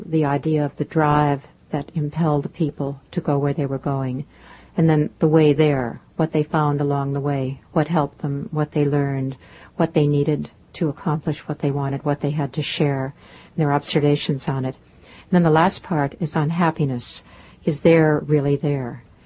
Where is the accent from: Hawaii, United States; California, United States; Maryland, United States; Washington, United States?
California, United States; also born or lived in Spain; now in New York, United States; Northern California, near San Francisco.